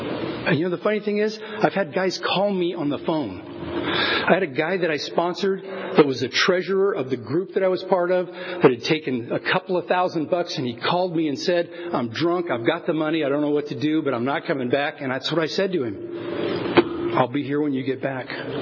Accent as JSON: {"language": "English", "town": "Avondale", "region": "California", "country": "United States", "tie": "born or raised there", "said": "I'm a boy from Avondale. So I am."}